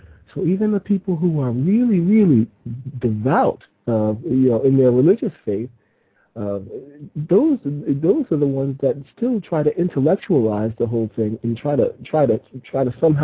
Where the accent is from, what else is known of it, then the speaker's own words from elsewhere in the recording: New York, United States; now in Japan; I'm calling from Japan, so I'm trying to keep my voice a little low. It's kind of late here.